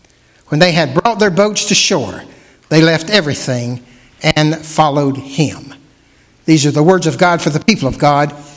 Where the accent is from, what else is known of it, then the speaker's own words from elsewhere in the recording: Dayton, Tennessee, United States; they transferred me from Eckerd's in Red Bank to Eckerd's in Dayton, my hometown.